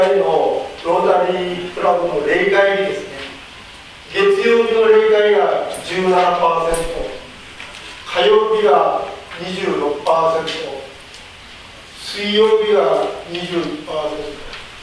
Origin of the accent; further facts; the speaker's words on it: Kumamoto, Japan; 私は九州の熊本から来ましたけど、